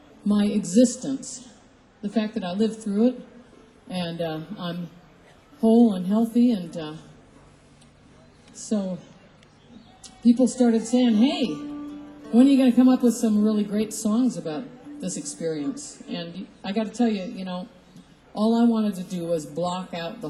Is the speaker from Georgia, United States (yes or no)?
no; Berkeley, California, United States; I live in Berkeley, California. Yep. Born and raised a hippie, and I'll always be one.